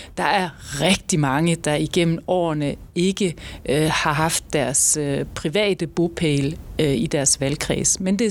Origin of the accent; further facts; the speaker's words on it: Esbjerg, Region of Southern Denmark, Denmark; Jeg er født og opvokset i Esbjerg, og jeg er esbjergenser af et stort og varmt hjerte.